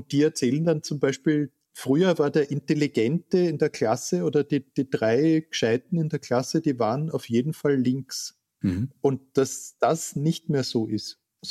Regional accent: Klagenfurt, Carinthia, Austria; Ich bin in Klagenfurt geboren und war dort Kind

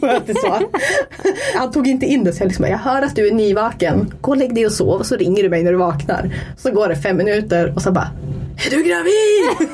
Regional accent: Vilhelmina, Västerbotten County, Sweden; now in Umeå, Sweden; Och sen 2012, då flyttade jag till Umeå. För vi är från Vilhelmina egentligen, båda två. Och 2011, det är typ bra att man kan ha årtal. 2011 flyttade jag till Umeå för att börja plugga.

